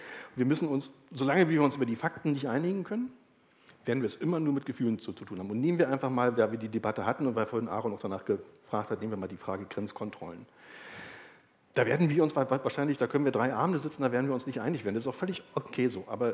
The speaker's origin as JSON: {"language": "German", "region": "East Germany", "country": "Germany", "tie": "born or raised there", "said": "ich habe als Kind im Osten immer gesessen und habe mir wirklich mit Leidenschaft Bundestagsdebatten angeguckt"}